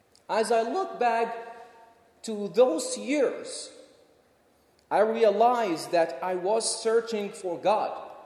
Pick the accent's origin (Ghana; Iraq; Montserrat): Iraq; Basra, Basra Governorate; In the midst of that war, many missiles were dropped on buildings and streets in our city, Basra, which is in southern Iraq.